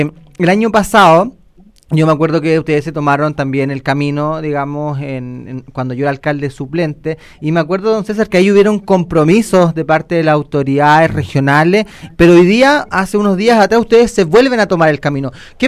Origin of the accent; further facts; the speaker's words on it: Ñiquén, Ñuble, Chile; como yo soy de Ñiquén, le puedo explicar también.